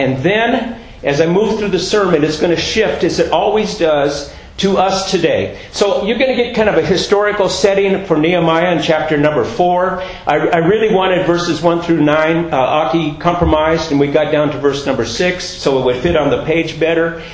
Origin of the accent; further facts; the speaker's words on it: Oceanside, California, United States; also born or lived in Carlsbad; now in Tucson, United States; I grew up in Southern California. Oceanside, Carlsbad are the places that I remember the most.